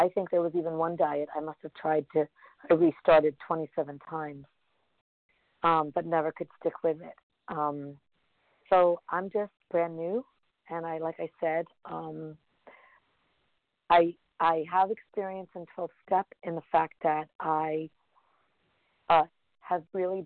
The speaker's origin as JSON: {"language": "English", "town": "Brooklyn", "region": "New York", "country": "United States", "said": "I'm from Brooklyn, temporarily living in Vermont for a few months."}